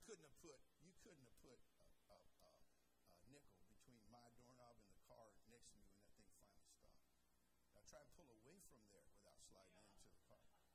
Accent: California, United States; Now, I'm from California. We don't really do ice storms out there where it rains ice.

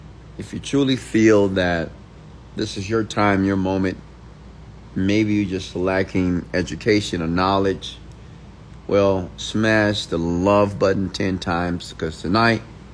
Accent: Houston, Texas, United States; I am a young black man from Houston, Texas. I was born and raised in Houston, on the south side of Houston, Texas.

